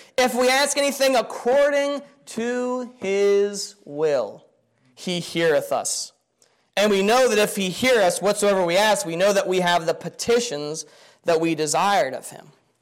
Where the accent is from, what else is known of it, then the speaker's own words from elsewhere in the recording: Pennsylvania, United States; moved away as an adult; I'm from Pennsylvania, right? Brother Daly said, you know, bless those even though they came from the East Coast. I never would have thought in a million years I'd come out to Washington.